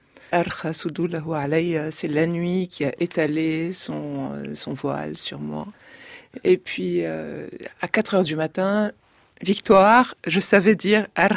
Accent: Lebanon; Oui, alors l'accent peut-être pas, mais les intonations certainement.

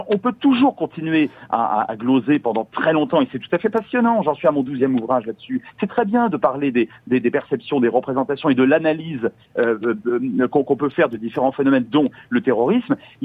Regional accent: France; moi je suis français donc je parle en tant que citoyen français

